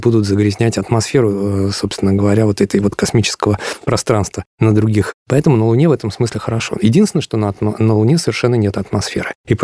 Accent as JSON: {"language": "Russian", "town": "Pushchino", "region": "Moscow Oblast", "country": "Russia", "tie": "born or raised there", "said": "Вот в Пущино, откуда я родом"}